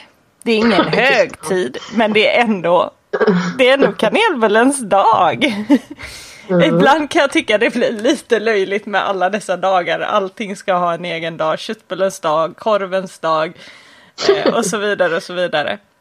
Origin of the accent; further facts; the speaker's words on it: Västra Götaland County, Sweden; accent: Bohuslän; Ja, men ibland med lite bohuslänsk och lite göteborgsk dialekt